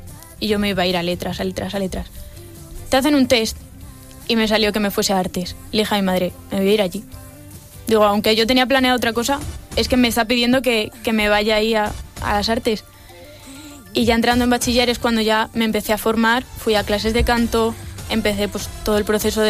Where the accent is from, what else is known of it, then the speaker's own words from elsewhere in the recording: Alicante, Valencian Community, Spain; Que como vengo de Alicante, que está el aire húmedo, ahora llego a Madrid y se me seca la boca.